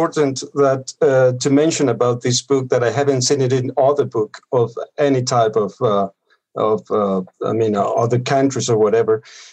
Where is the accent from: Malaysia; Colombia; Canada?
Colombia; Bogota, Bogotá Capital District; I mean, I grew up in Colombia and I went to, in Bogota, I went to school and at university and everything like that.